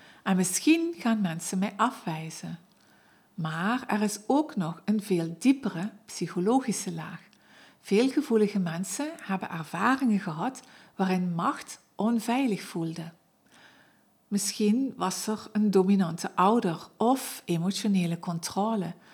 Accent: Limburg, Netherlands; accent: Limburgish; Ik bleef het maar uitstellen omdat ik bang was om af te worden gerekend op mijn Limburgse accent.

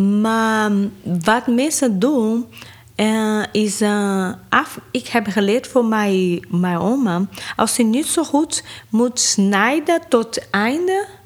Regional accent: Salvador, Bahia, Brazil; Ik kom uit Salvador.

